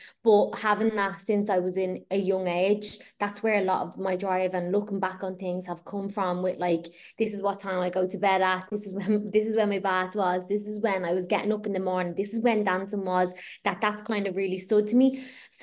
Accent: Dublin, Leinster, Ireland; I'm from Dublin, for anyone that doesn't know, North Dublin.

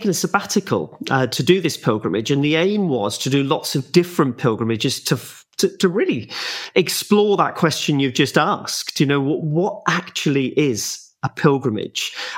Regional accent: Penmaenmawr, Wales, United Kingdom; now in Cardiff, United Kingdom; So I live in Cardiff now, but I'm from the North Wales coast, a little place called Penmaen Mawr, which is actually referenced in Dylan Thomas's Under Milk Wood.

